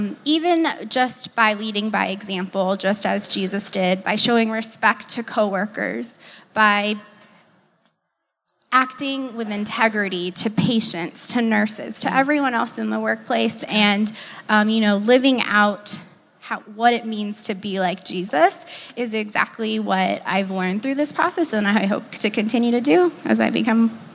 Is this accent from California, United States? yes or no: yes; California, United States; now in Washington, United States; I'm also from California, and I moved across the country.